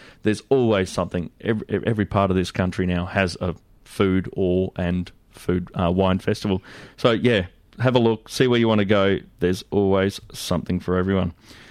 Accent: Queensland, Australia; I'm from North Queensland, so I'll argue until I go.

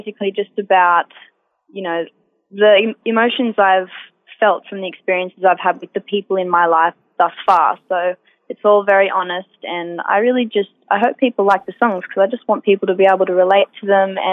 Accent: Forbes, New South Wales, Australia; now in Sydney, Australia; I guess I just came straight from the country. So I came straight from Forbes.

